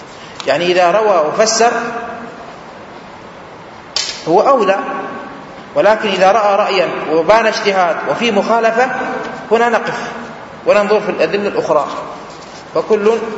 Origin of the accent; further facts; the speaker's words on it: India; من بلادي الهند